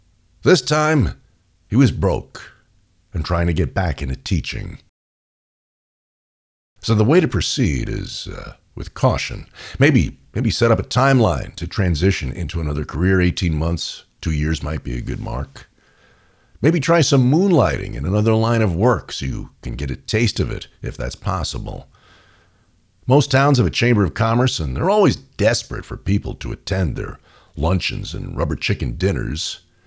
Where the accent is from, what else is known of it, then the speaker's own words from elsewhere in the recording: New York, United States; also born or lived in California; Growing up in New York, the customary outlook on life was go to college, get a steady job, even if you hate it, and do it until you retire or die, whichever came first.